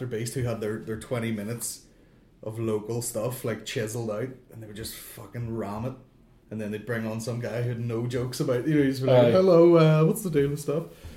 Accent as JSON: {"language": "English", "region": "Northern Ireland", "country": "United Kingdom", "said": "Like, I'm definitely more Irish than I am British."}